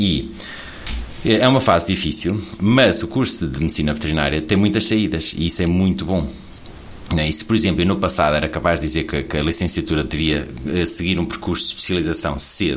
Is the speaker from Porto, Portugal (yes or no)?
yes; Matosinhos, Porto, Portugal; não preciso de sair da cidade onde cresci, eu sou de Matosinhos, mas era só aqui ao lado